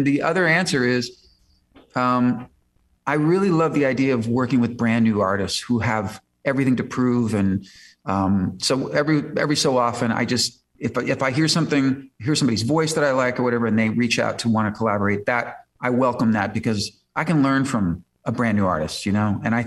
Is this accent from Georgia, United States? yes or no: no; Chicago, Illinois, United States; now in Los Angeles, United States